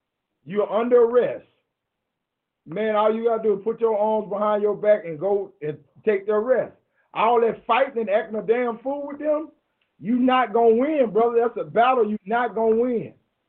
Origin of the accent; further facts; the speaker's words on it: Houston, Texas, United States; I grew up in Southeast Houston, you know, South Park to be exact, straight off Urshwood. I am 51 years old, right?